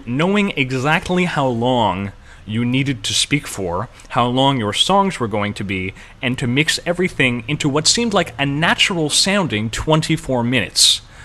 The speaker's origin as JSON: {"language": "English", "country": "Canada", "said": "and as speaking as a Canadian, I'm incredibly proud of it"}